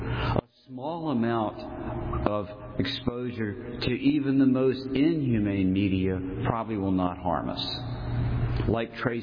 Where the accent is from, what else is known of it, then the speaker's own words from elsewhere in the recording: Richmond, Virginia, United States; When I grew up in Richmond, Virginia, when we drove down Monument Avenue, not surprisingly, there were monuments on it.